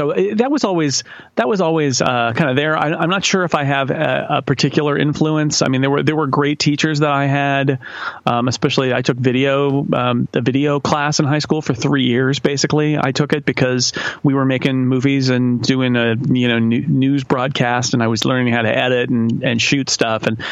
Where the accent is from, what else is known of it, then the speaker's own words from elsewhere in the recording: California, United States; I grew up in Northern California, so I could only hear Vin Scully late at night, when it would bleed in, all the way to Northern California from LA.